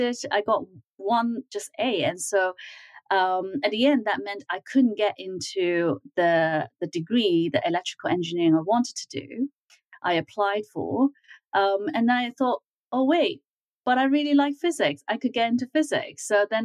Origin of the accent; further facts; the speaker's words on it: Hong Kong; also born or lived in Beijing, China; As I said, I was born in Beijing. So this was in the early 80s. And so things were very different. There were very few cars even in Beijing. And then when I was about five, we moved to Hong Kong